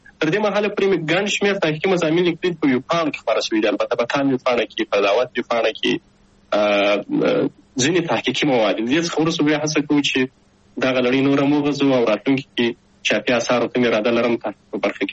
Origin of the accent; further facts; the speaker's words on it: Shajoy, Zabul, Afghanistan; also born or lived in Kabul; زه اصلا د زابل ولایت د شاجوی ولسوالۍ یم. تقریبا په 2015 میلادي کې د زابل په شاجوی کې د مسازو په نوم په یوه کلی کې هلته ونړۍ ته راغلم،